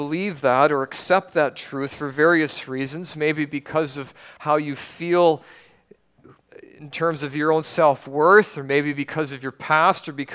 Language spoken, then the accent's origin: English; Canada; I can sincerely believe that I'm not a Canadian. But I am, whether you or I like it or not. I have proof. I have witnesses.